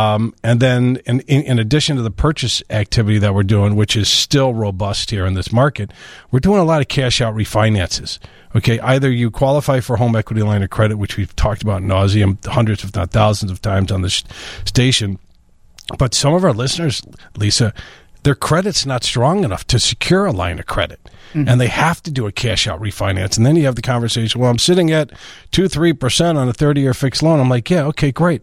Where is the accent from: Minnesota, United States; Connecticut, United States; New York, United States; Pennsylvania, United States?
New York, United States; Brooklyn; born there; I was born in Brooklyn.